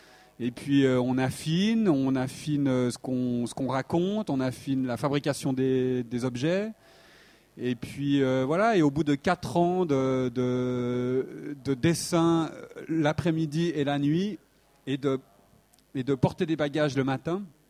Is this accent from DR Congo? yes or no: no; Switzerland; Oui, voilà, je suis suisse, ouais.